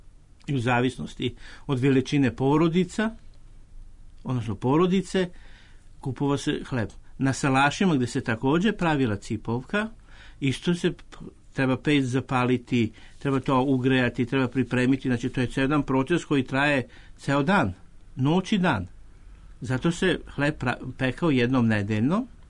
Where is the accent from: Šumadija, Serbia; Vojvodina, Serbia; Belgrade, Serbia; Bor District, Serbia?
Vojvodina, Serbia; u Vojvodini smo mi, ja sam iz Vojvodine